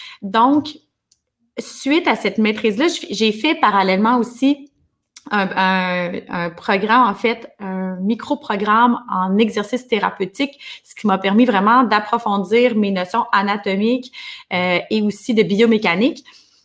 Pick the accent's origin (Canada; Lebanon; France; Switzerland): Canada; Quebec City, Quebec; Puis on habitait en campagne, puis j'ai dit à mon chum, on déménage à Québec, je viens de Québec, on déménage à Québec, on s'installe au centre-ville